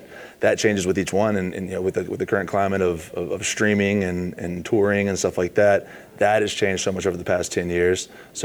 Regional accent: Columbia, South Carolina, United States; Growing up, I grew up right outside of Five Points here in Columbia, and the scene down there, obviously growing up in the 90s

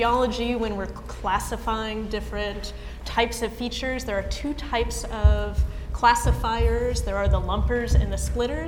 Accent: Sammamish, Washington, United States; I'm kind of local. I grew up on the Sammamish Plateau on the east side of Seattle.

